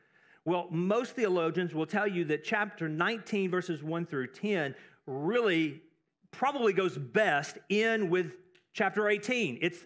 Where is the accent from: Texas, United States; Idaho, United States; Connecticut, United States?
Texas, United States; now in Europe; I grew up in Texas, so football was really big to me.